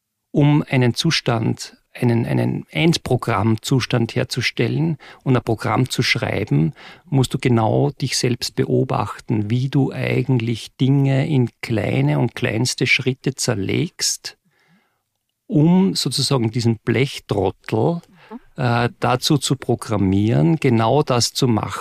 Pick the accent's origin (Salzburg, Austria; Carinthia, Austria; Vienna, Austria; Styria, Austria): Salzburg, Austria; born there; ich bin geboren in Salzburg, am Stadtrand von Salzburg, was nicht viel heißt, weil Salzburg hat 140.000 Einwohner und wenn du da am Stadtrand wohnst, dann bist du trotzdem in einer Viertelstunde mit dem Fahrrad im Zentrum.